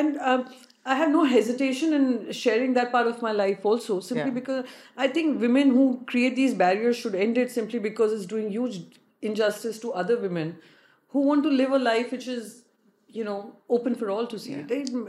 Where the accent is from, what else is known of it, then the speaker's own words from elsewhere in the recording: Mumbai, Maharashtra, India; But otherwise, I come from Mumbai